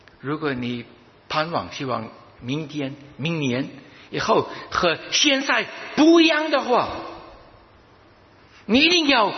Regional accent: China; 哇，对我们中国人来讲，这是一个大的挑战，是不是？我们好像做不到。怎么可以离开父母呢？

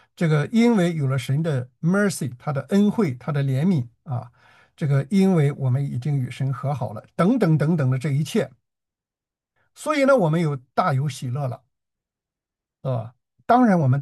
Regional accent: China; 所以我们中国人也说“慢工出细活”，是吧？

